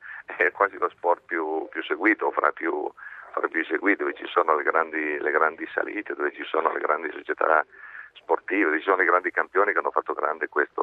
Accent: Piedmont, Italy; Io sono piemontese, io amo, sì.

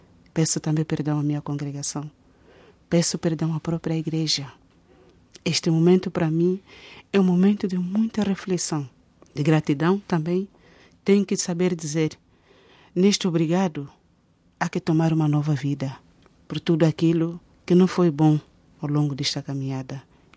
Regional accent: Mbanza Congo, Zaire, Angola; now in Cafunfo, Angola; Sou do Mbanza Congo.

